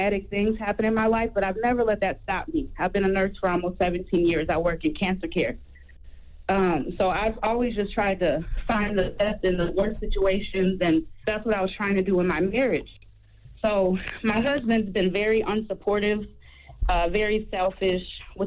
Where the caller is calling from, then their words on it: Minnesota, United States; I'm calling from Minnesota.